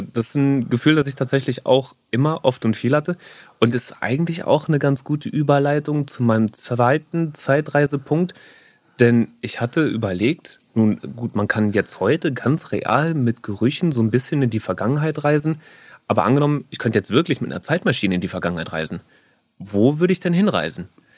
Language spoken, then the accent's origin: German; North Rhine-Westphalia, Germany; now in Berlin, Germany; Also ich bin dort da im Sauerland aufgewachsen und bin direkt nach dem Abitur ein Jahr lang in Australien gewesen.